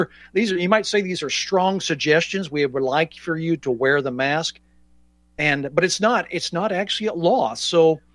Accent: California, United States; I came from California

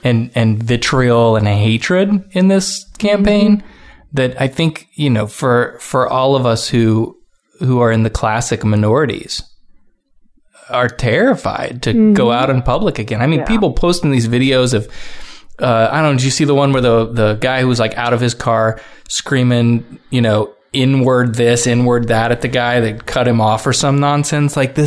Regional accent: Illinois, United States; now in Florida, United States; I'm originally from Illinois, but I live in Florida now, so I'm going to own the swamp, right?

